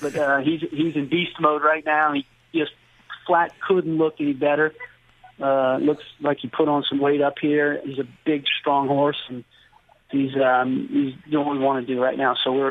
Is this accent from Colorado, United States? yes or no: no; Louisiana, United States; I mean, sure, no disrespect to my home state, Louisiana breds